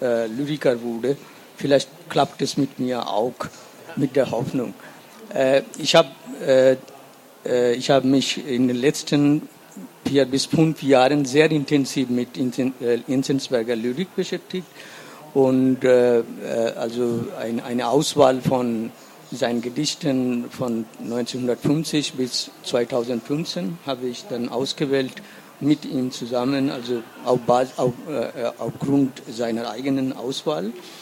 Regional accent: West Bengal, India; Es gibt keine Theatergruppe bei uns in Westbengalen, mindestens auch in Bangladesch, die sich einmal nicht mit einem Theaterstück von Bertolt Brecht beschäftigt hat

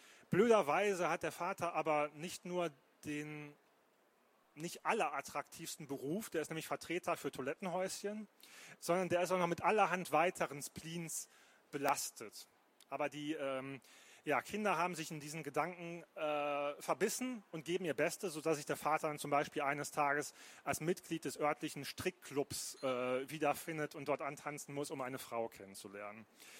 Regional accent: Duisburg, North Rhine-Westphalia, Germany; der kommt nicht nur aus meiner Heimatstadt, Duisburg

